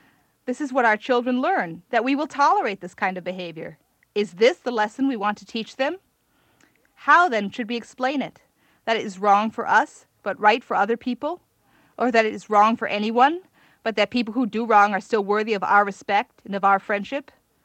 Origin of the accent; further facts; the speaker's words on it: Hawaii, United States; When I was a small child growing up in Hawaii, my parents our whole family used to go in the summers to upstate New York, where my mother's family had a house.